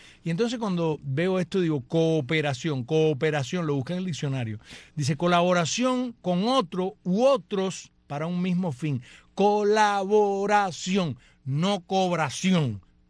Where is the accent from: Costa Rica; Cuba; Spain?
Cuba; Soy cubano.